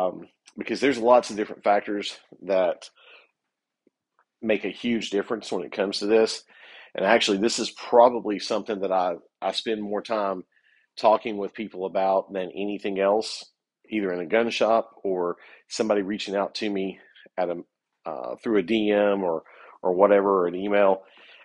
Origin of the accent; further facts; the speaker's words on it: the South, United States; But hey, I'm a redneck from the South, and we love V8s